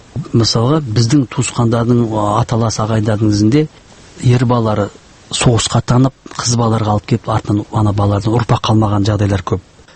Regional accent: Zhualy, Zhambyl Region, Kazakhstan; Біз өзіміз алты ағайындымыз, Жуалда туылған, Бауыржан Момышұлы ауылында. Батыр кесек тұлға, қазақтың кесек тұлғасы, бір туар ұлы. Сол ауылда туып өстім, соның Айша Би ауылында мектепті жалғастырып, кейін көшіп

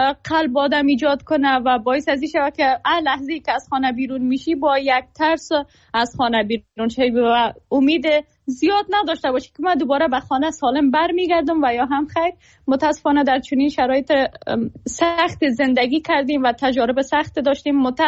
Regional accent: Afghanistan; زاده جنگ و بزرگ شده جنگ. زمانی که خب متولد شدیم نسبتاً امنیت در افغانستان بود

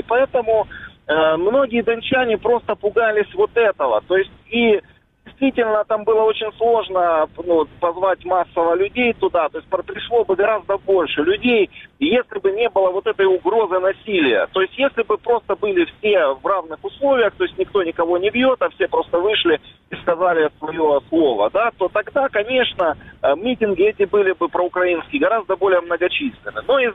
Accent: Donetsk, Donetsk Oblast, Ukraine; Я на них был, как прежде всего, как дончанин, как неравнодушный дончанин про Украину.

